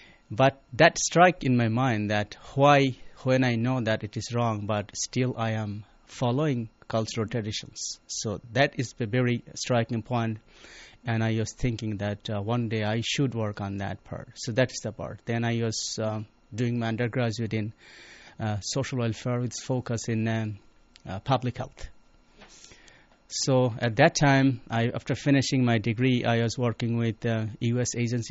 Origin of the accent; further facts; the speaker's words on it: Bangladesh; Okay. Well, I'm from Bangladesh. It's a rural country, and I'm born and brought up in a rural village.